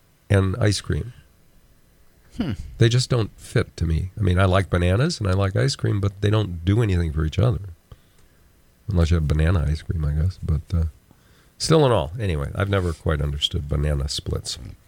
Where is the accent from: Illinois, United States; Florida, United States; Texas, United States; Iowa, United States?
Texas, United States; born there; Well, you were born in America. I was born in Texas.